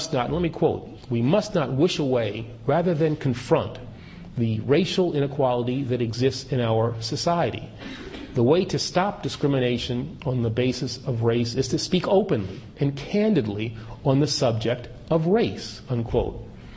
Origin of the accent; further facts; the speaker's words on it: New York City, New York, United States; Even as a child growing up in New York City